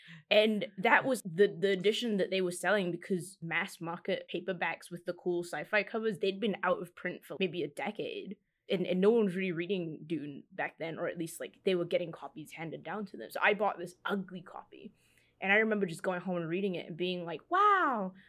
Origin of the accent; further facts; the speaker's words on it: Malaysia; in my home country, in Malaysia.